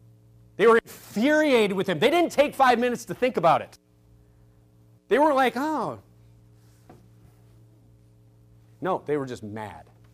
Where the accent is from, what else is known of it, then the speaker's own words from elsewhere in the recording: United States; You know, as an American, you need to kind of understand this, okay?